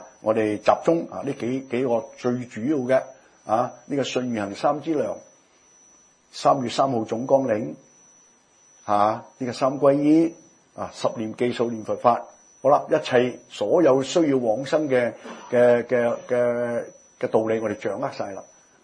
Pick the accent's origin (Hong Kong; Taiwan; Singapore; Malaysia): Hong Kong; 我們香港人有發誓當生菜